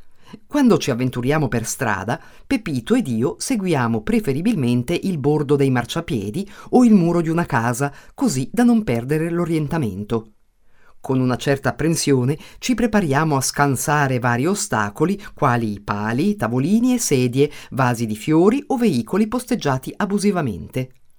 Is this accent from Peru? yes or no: no; Mendrisio, Ticino, Switzerland; born there; Sono nata a Mendrisio nel 1965